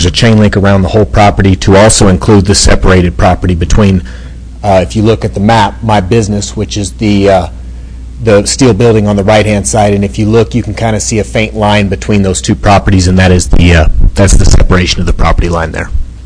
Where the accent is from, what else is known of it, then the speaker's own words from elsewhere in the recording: Carlsbad, United States; But I'm born and raised in Carlsbad. I don't like seeing the RV parks come in either, but supply and demand.